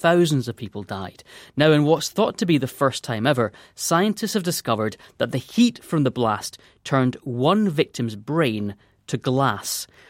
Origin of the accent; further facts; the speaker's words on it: Scotland, United Kingdom; Now, I'm Scottish and I don't know of any Scottish children called Gascoigne or Rooney.